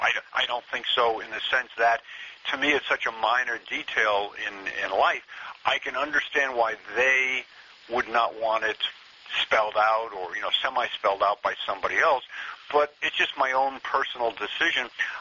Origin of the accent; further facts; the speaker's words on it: Queens, New York, United States; accent: Brooklyn; I grew up in Queens. I was a Brooklyn Dodger fan